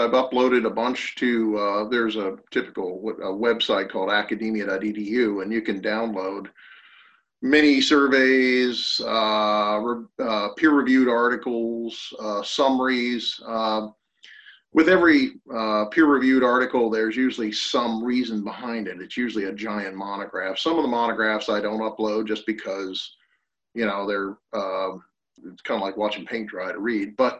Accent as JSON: {"language": "English", "town": "Tillman Island", "country": "United States", "tie": "born or raised there", "said": "And as a kid growing up on Tillman Island, I got interested in archaeology, but mainly because of loss or erosion."}